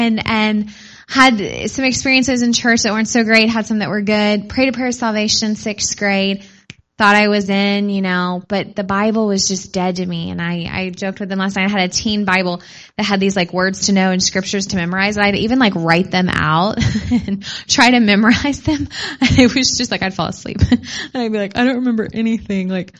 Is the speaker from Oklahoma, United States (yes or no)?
yes; Tulsa, Oklahoma, United States; I grew up in Tulsa, Oklahoma. So Oral Roberts, Rhema, I mean, you talk about spirit-filled capital, it's Tulsa pretty much.